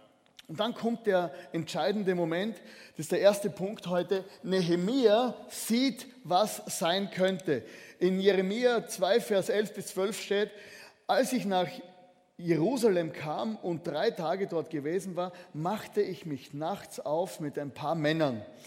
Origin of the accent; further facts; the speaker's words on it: Styria, Austria; falls euch mein Dialekt auffällt, ich komme aus der Südsteiermark, ja, das nicht erschrecken, das bin ich.